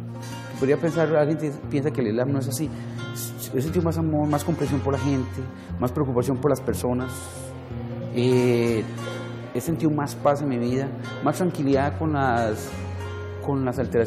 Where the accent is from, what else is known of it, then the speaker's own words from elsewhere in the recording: Costa Rica; me pareció pues que yo como tico me sentía muy extraño.